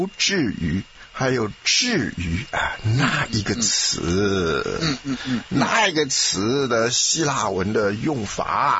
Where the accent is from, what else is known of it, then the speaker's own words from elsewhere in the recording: China; 我们中国人是讲出生入死，这是咱们中国人讲。